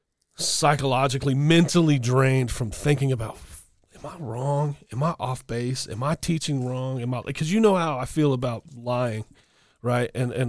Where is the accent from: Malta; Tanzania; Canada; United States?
Malta; of course, I'm Maltese.